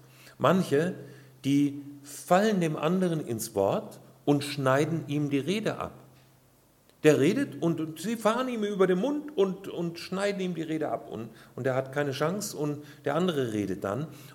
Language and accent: German; Hesse, Germany; ich bin ja eher so ein kühler Norddeutscher. Naja, wenn ich das da oben in Hamburg sage, dann lachen die mich aus. Aber ich komme aus der Nähe von Kassel. Da fängt dann schon langsam Norddeutschland an.